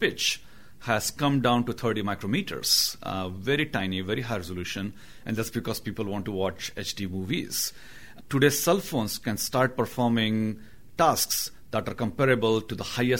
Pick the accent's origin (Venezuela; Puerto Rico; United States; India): India; English is a second language; I come from India